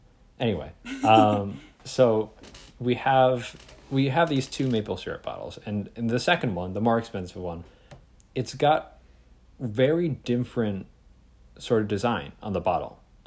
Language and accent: English; Connecticut, United States; I'm from Connecticut.